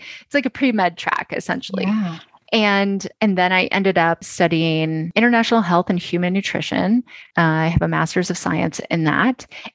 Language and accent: English; California, United States; Southern California, like San Diego.